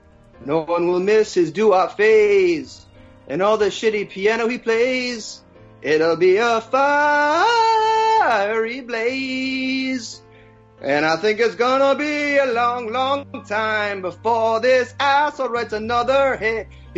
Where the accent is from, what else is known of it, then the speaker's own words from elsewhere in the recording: New York, United States; Hey, I'm from Long Island. I can fight.